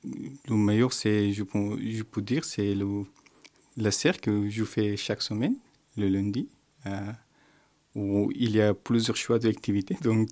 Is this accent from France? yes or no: no; Afghanistan; Je suis venu d'Afghanistan.